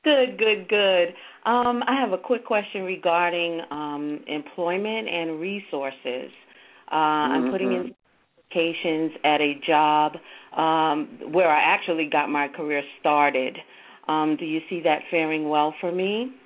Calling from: New York, United States; from New York.

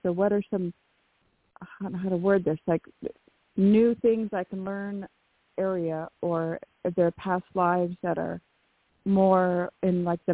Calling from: California, United States; from California.

